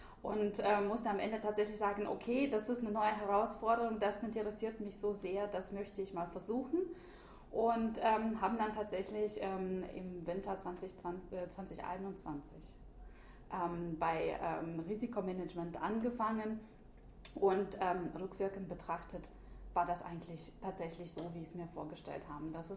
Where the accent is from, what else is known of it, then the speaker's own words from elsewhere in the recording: Moldova; moved away as an adult; now in Germany; ich komme ursprünglich aus Moldawien. Das ist so ein kleines Streifenland zwischen Rumänien und der Ukraine. Ich kam 2010 als Austauschstudentin nach Deutschland.